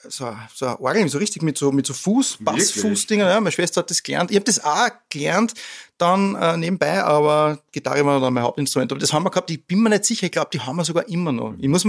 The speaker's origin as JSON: {"language": "German", "town": "Tulln", "region": "Lower Austria", "country": "Austria", "said": "Ja, also ich bin aus Tulln, aus Niederösterreich ursprünglich"}